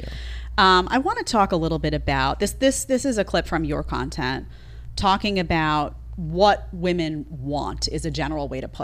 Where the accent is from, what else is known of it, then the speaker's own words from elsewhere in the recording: New York City, New York, United States; I'm watching New York City, my hometown, get destroyed.